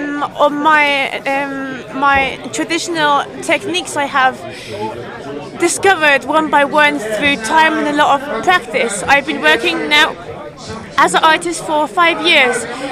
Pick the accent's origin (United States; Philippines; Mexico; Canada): Mexico; English is a second language; I come from Mexico, so I'm really far away